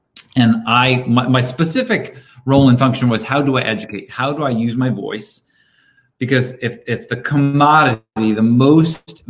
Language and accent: English; New York, United States; also born or lived in Connecticut; And at an early age, growing up on the East Coast, specifically in New York and Connecticut, with a family of four boys and a small home